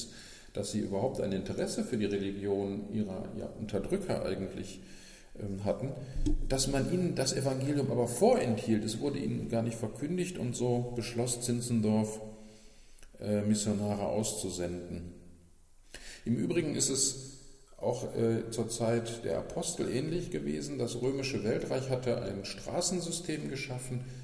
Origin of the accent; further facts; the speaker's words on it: Dortmund, North Rhine-Westphalia, Germany; Auch zum Beispiel in meiner Heimat Dortmund